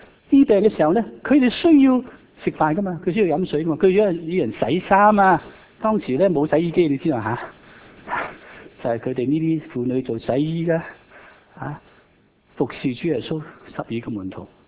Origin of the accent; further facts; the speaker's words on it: Hong Kong; 我哋广东人啊，香港人，我哋其实 call 999啊。